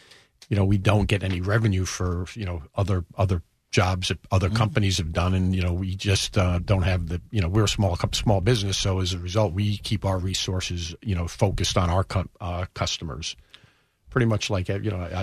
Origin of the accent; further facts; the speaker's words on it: Bronx, New York, United States; I'm from New York, the Bronx, so I'm a Yankee fan.